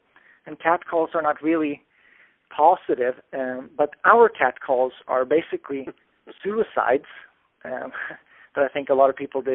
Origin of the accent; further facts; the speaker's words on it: Sweden; we were traveling because I'm originally from Sweden and she's from, San Francisco